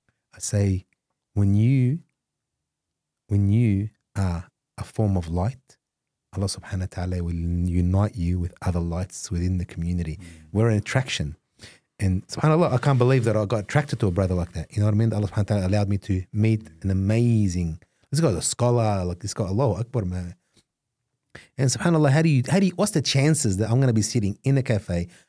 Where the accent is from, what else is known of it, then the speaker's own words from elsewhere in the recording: Australia; So he said to me, where are you from? I said, from Australia.